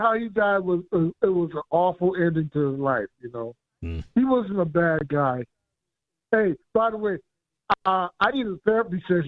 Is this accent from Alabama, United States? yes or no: no; Charleston, South Carolina, United States; Hey, look. Don't be a wise guy. You know I'm from Charleston.